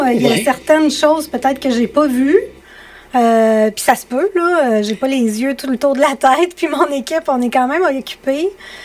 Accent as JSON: {"language": "French", "region": "Quebec", "country": "Canada", "tie": "born or raised there", "said": "je voulais avoir Lotbinière-Frontenac, c'était mon patelin."}